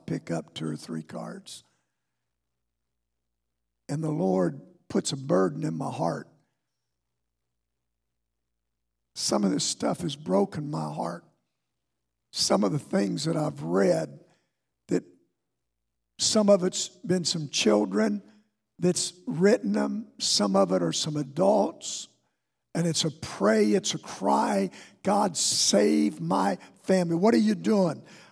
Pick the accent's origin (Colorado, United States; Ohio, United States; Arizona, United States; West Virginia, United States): Ohio, United States; Barberton; I'm glad I was raised in Barberton, Ohio.